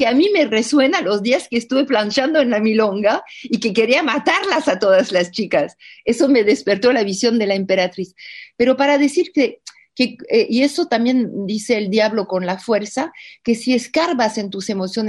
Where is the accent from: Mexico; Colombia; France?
France; Spanish is a second language; cuando trabajo los tangos, porque soy francesa, entonces me cuesta cantar